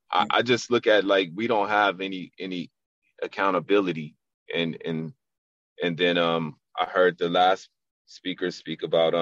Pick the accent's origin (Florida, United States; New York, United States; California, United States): California, United States; Compton; also born or lived in Lynwood / Watts; I grew up in Compton. I grew up in Linwood, grew up in Watts. And I grew up, you know, I was born in early 70s.